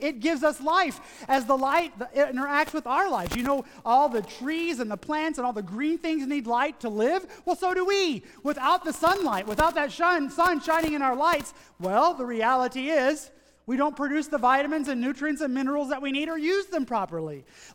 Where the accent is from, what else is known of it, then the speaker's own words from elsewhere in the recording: Tennessee, United States; So growing up in Tennessee, in East Tennessee, I wasn't that far from Chattanooga.